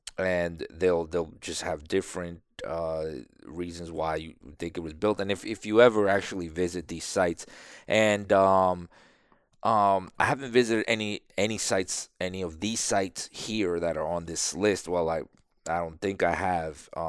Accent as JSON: {"language": "English", "region": "New York", "country": "United States", "tie": "born or raised there", "said": "When I was in New York. I was growing up in New York."}